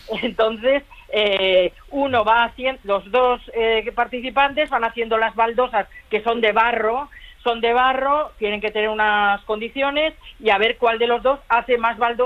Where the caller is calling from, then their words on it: Zaragoza, Aragon, Spain; Llamo de Granollers. Vale. Buenos días. Yo soy de Zaragoza, pero hace muchos años que vivo aquí.